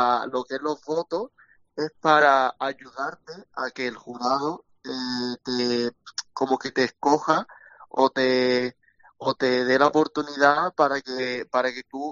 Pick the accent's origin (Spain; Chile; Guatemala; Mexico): Spain; Andalusia; now in Granada, Spain; yo soy del campo de Gibraltar y me vine aquí a estudiar a Granada, porque los grados medios los he hecho en San Roque, que es mi lugar de residencia